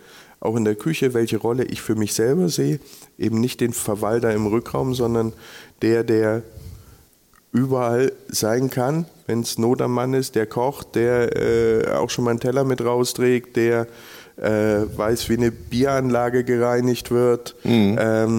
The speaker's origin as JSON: {"language": "German", "region": "Thuringia", "country": "Germany", "said": "Tatsächlich komme ich aus Thüringen"}